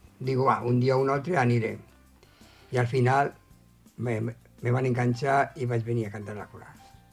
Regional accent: Burgos, Castile and León, Spain; Catalan is a second language; moved away; Perquè jo pràcticament també soc de fora, soc de Burgos, i quan vaig venir, pues, mira, d'això que no sabia on anar.

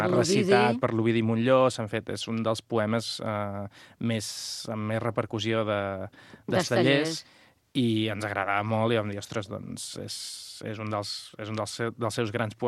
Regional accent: Catalonia, Spain; els tres som dels Baix Camp.

